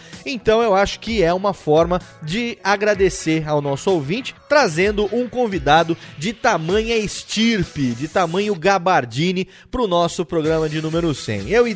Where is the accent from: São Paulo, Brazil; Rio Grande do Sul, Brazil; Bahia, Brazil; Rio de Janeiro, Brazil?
São Paulo, Brazil; Pardinho; Depois de 20 anos, eu estou voltando agora para minha terra natal